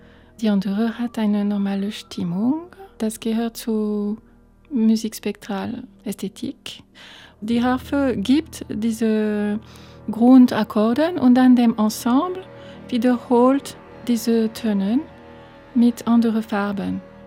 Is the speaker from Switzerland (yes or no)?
no; France; German is a second language; Ich komme aus Frankreich